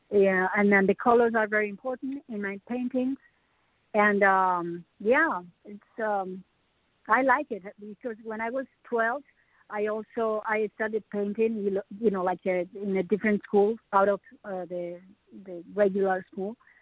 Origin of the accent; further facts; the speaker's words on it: Cozuelos de Fuentidueña, Castile and León, Spain; born there; English is a second language; I am from Spain. I was born in a small city in Segovia, where the aqueduct, the famous aqueduct, is.